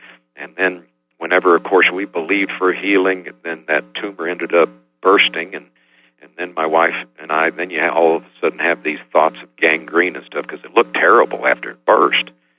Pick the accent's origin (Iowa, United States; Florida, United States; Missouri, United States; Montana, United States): Florida, United States; because I was raised in Florida working in the orange groves picking fruit